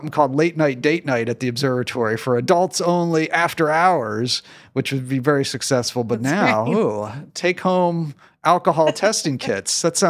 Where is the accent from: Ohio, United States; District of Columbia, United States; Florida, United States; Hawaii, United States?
Ohio, United States; Columbus; Maybe a lot of this came from COSI because I went to COSI as a kid and I grew up in Columbus and was there, oh man, too many times.